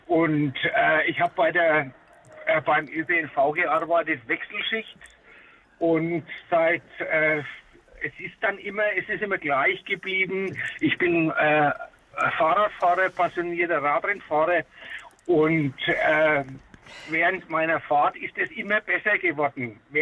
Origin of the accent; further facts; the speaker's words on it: Nuremberg, Bavaria, Germany; Ich bin 67 Jahre alt. Ich bin aus Nürnberg und sitze gerade im LKW.